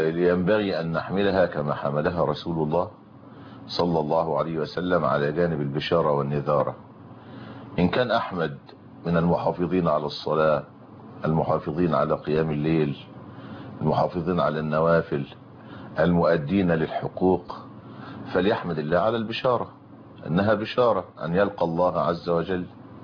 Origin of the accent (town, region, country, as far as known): Egypt